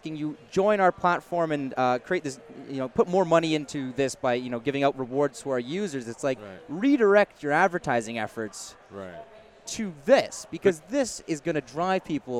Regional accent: Toronto, Ontario, Canada; I'm from Toronto, Canada, and I founded a tech startup called Life Points.

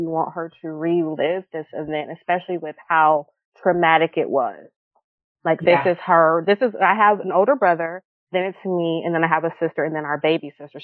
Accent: Detroit, Michigan, United States; now in Texas, United States; I am from Detroit, like I said, and I've relocated to Texas. So my family is all in Michigan.

